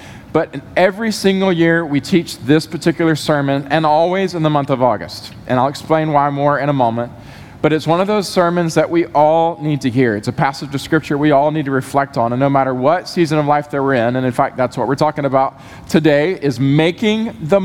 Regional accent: Georgia, United States; We have been in Memphis about 15 years, and we absolutely love it here. I'm originally from Georgia.

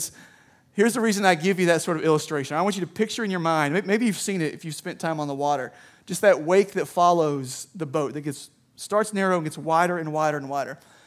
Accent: Somerset, Kentucky, United States; So I grew up in Somerset, Kentucky. For some of you, that may mean nothing. It is not Eastern Kentucky, okay?

